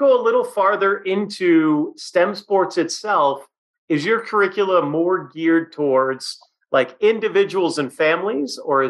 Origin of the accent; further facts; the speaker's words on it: Boston, Massachusetts, United States; even though Larry Legend's my guy, I grew up in Boston.